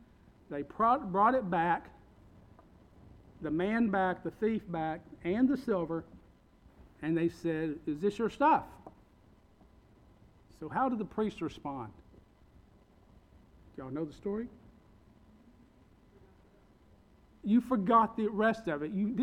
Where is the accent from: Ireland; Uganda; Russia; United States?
United States; Kentucky; I was from West Kentucky